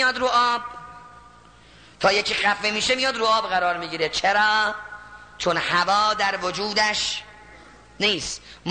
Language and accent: Persian; Isfahan, Iran; حالا من که از اصفهان اومدم اینجا